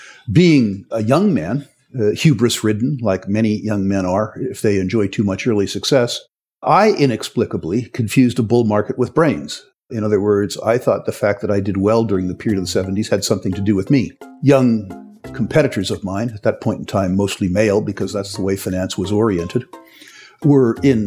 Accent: San Jose, California, United States; born there; I was born in 1953 in San Jose, California, now known as downtown Silicon Valley.

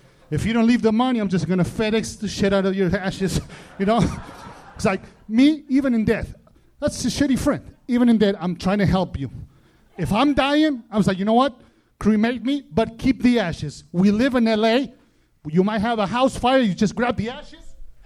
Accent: Argentina; No, I'm from the South.

